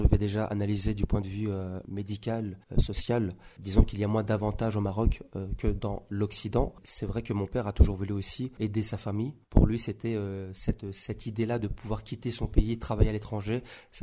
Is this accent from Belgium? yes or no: yes; Belgium; je suis marocain avec mes racines. Mais je suis avant tout musulman, c'est ma religion. Je suis belge